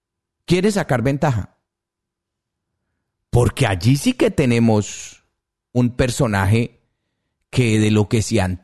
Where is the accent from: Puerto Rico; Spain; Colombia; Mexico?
Colombia; le pueden inventar una guerra con Venezuela mismo, como colombiano me refiero